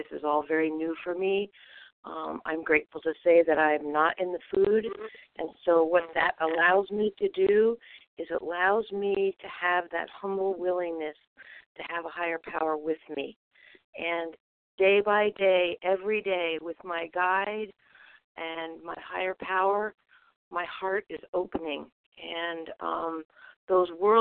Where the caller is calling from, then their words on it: Vermont, United States; I'm calling from Vermont.